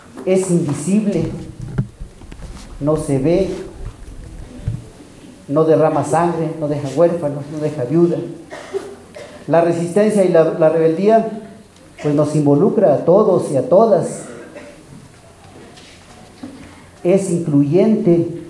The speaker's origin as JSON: {"language": "Spanish", "region": "Chiapas", "country": "Mexico", "said": "Vengo del Caracol 4, soy base de apoyo."}